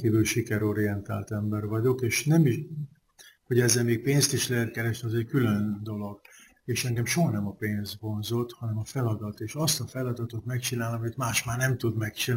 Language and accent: Hungarian; Pécs, Baranya, Hungary; Ez Pécset volt, én pécsi vagyok gyárilag.